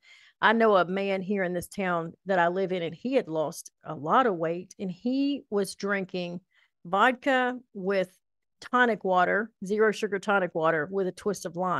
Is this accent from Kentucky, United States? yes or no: yes; Kentucky, United States; now in Iowa, United States; I'm originally from Kentucky, from the Southeast. I've lived all over the Southeast, but I right now live in Northeastern Iowa.